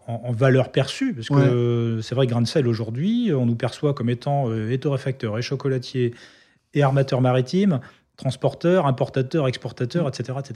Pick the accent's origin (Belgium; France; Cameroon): France; Brittany; Quand on est breton, en face, on voit vite New York.